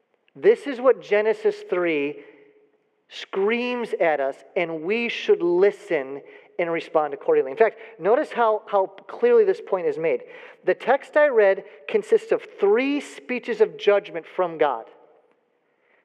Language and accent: English; Illinois, United States; when I was a child growing up outside of Chicago